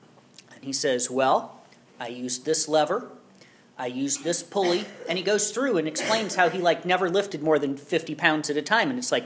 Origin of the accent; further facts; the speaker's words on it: Iowa, United States; I don't know if you ever heard this growing up in Iowa.